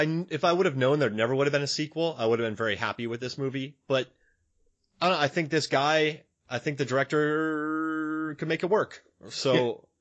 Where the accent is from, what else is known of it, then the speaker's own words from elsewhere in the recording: Florida, United States; And then I'm from Florida, so I can say this